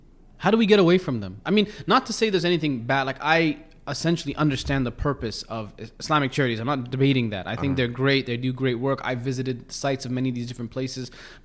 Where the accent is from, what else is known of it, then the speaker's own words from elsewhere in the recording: Ethiopia; now in United Kingdom; I'm Oromo from Ethiopia.